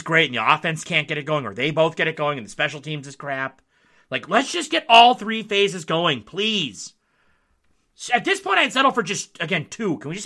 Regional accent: Marquette, Michigan, United States; I'm taking the fam up to Marquette, Michigan for the holiday once again, my hometown.

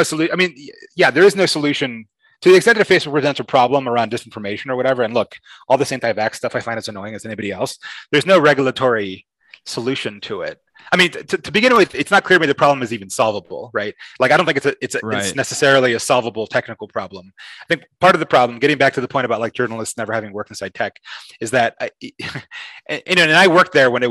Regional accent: Miami, Florida, United States; I'm someone who was raised kind of in two worlds. I was raised in Miami. My parents are Cuban. I'm a Spanish citizen, but also American.

